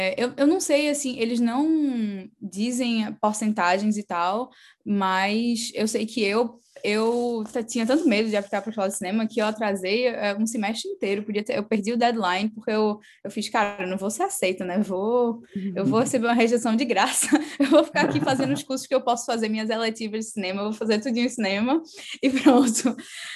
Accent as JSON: {"language": "Portuguese", "town": "Recife", "region": "Pernambuco", "country": "Brazil", "also_born_or_lived": "Boston / Maine", "said": "Eu saí aqui do Recife quando eu estava prestes a começar o terceiro ano. E eu ia fazer um intercâmbio de 6 meses e voltar para o Brasil."}